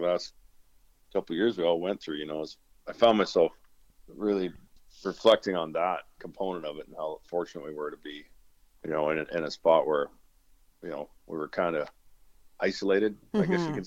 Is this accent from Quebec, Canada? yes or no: no; Alberta, Canada; also born or lived in Australia; I was born in Australia. A lot of people don't know that, but my mom and dad divorced when I was five, and I moved back to Alberta, and I was raised on a Western lifestyle type, you know, type upbringing